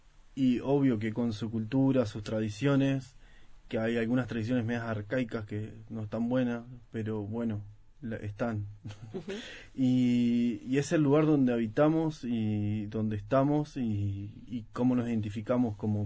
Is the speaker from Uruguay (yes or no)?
yes; Paso de los Toros, Tacuarembó, Uruguay; also born or lived in Montevideo; yo viví en Paso los Toros de niño, en Montevideo algunos años, y después me fui a Tacuarembó